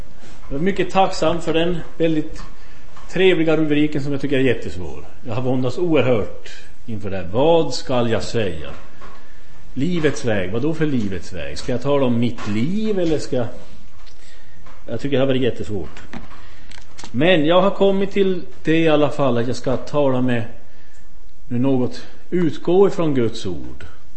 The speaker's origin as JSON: {"language": "Swedish", "country": "Sweden", "said": "och kommer från Sverige. Jag kommer nu sist ifrån Södertälje-trakten."}